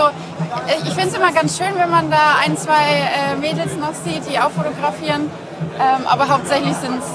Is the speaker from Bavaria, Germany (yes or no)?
yes; Bamberg, Bavaria, Germany; Nee, gar nicht. Ich komme aus Bamberg, aus Bayern.